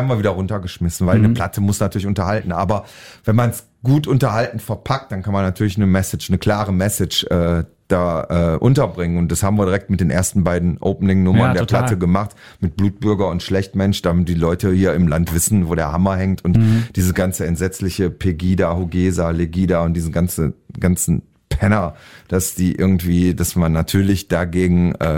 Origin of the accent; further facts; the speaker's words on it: North Rhine-Westphalia, Germany; Ruhrpott schön für mich, ja, natürlich. Meine alte Heimat.